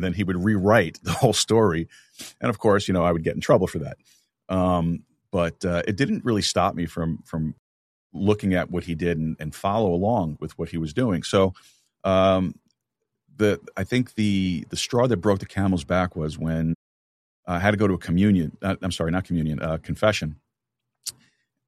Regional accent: New York City, New York, United States; moved away as an adult; now in Texas, United States; I am originally from New York, New York City. Born and raised Brooklyn, New York, Sheepshead Bay, Brooklyn.

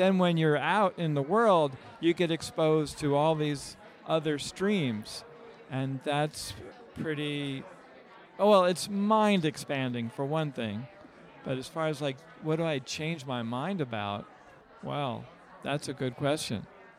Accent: New Mexico, United States; I'm a doctor of oriental medicine from New Mexico.

